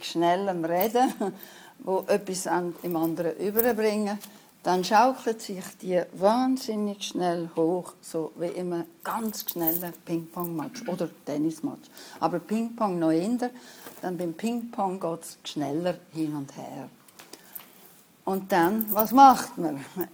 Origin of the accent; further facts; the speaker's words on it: Aargau, Switzerland; Und 1980 bin ich zurückgekommen nach Königswalde, also in Aargau, in meinem Heimatkanton.